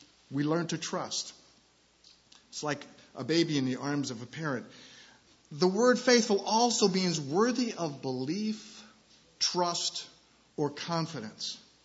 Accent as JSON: {"language": "English", "town": "New York City", "region": "New York", "country": "United States", "tie": "born or raised there", "said": "I grew up in New York City. I know how close those buildings are."}